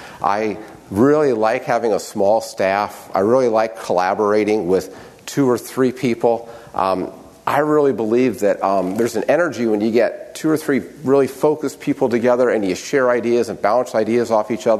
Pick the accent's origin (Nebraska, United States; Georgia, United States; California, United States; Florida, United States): Nebraska, United States; Okay, I'm from Nebraska, and we're having the same issues that Texas is having right now